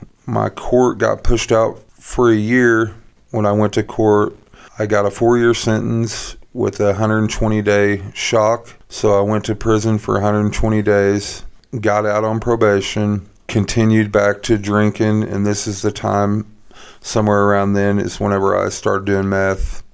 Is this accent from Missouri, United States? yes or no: yes; Mountain Grove, Missouri, United States; So I grew up in Mountain Grove. I had a pretty normal childhood.